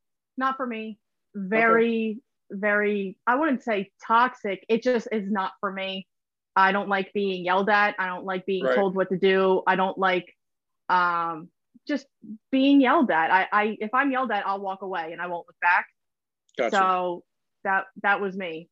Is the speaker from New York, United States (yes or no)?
no; New Jersey, United States; I'm from South Jersey, New Jersey.